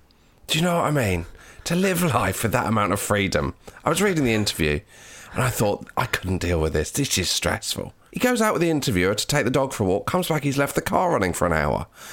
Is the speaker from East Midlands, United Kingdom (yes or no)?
yes; East Midlands, United Kingdom; I am from the East Midlands.